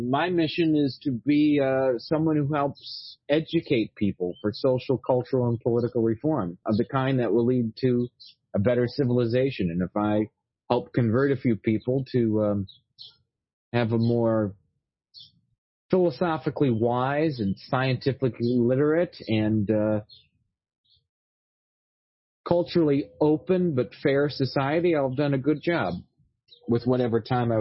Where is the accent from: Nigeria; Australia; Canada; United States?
United States; Chicago, Illinois; when I was a kid growing up in Chicago, I used to do summer programs at Fermilab, the big particle accelerator here.